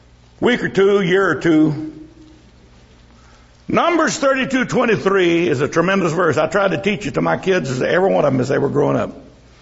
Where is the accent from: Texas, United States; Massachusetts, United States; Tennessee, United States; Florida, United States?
Texas, United States; Ocala; I was born in Ocala. I've been there. I own land there. I grew up there. It's up there in Central Texas, about 20 miles out of Lampasas, on the Rocky Creek and Lampasas River where they fork.